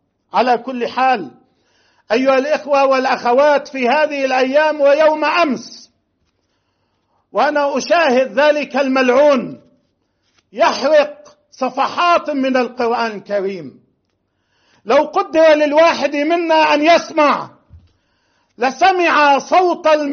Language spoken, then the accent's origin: Arabic; Lebanon; وهكذا نفهم ما جرى عندنا في لبنان 1982